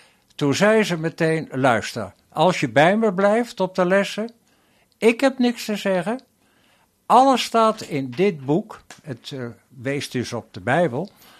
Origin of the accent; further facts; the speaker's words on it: Voorschoten, South Holland, Netherlands; also born or lived in The Hague; now in Waddinxveen, Netherlands; ik kom uit Voorschoten, dus dichter bij Den Haag. En lang in Den Haag gewoond. En toen we gingen trouwen, toen was daar de mogelijkheid in Waddinxveen om een huis te kopen. En zo zijn we in Waddinxveen terechtgekomen.